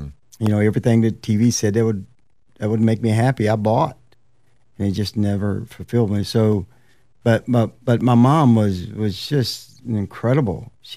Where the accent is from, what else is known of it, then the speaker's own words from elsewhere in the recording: Winston-Salem, North Carolina, United States; If you remember back in the day, especially growing up in Winston-Salem and surrounding areas, you got your report card through the mail.